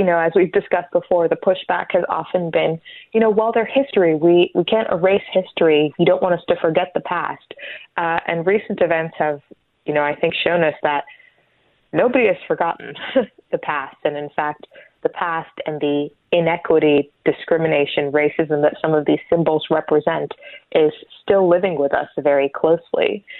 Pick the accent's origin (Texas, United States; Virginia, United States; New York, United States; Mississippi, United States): Virginia, United States; Richmond; I'm actually from Richmond, Virginia, and I was, in fact, in Richmond this weekend